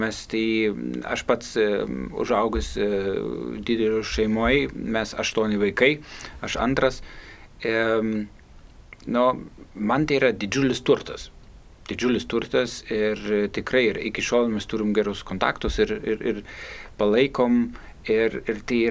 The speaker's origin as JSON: {"language": "Lithuanian", "country": "Germany", "second_language": "Lithuanian", "said": "aš esu vokietis, Diana lietuvė ir mes susituokim Vokietijoje"}